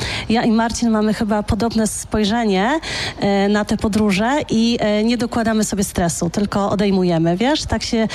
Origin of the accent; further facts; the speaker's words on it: Wieliczka, Lesser Poland, Poland; now in Warsaw, Poland; Trochę tak, bo ja z Wieliczki pochodzę.